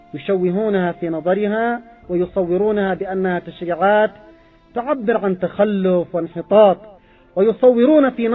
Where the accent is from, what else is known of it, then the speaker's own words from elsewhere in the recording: Yemen; المرأة عندنا في اليمن ألم تقتل بالقنابل الأمريكية والقنابل البريطانية